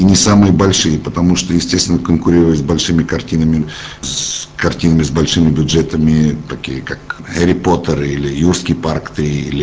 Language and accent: Russian; Moscow, Russia; moved away as an adult; now in Czech Republic; Сам я из Москвы